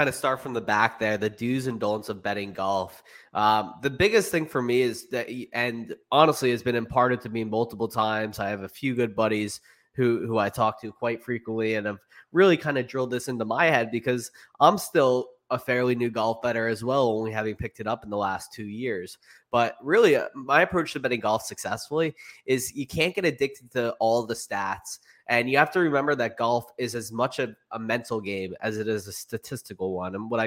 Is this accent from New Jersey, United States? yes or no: yes; New Jersey, United States; also born or lived in Philadelphia, United States; Yes, I'm from Philadelphia. Nice. Whole family is originally from Philadelphia. I grew up in South Jersey as an Eagles fan, obviously.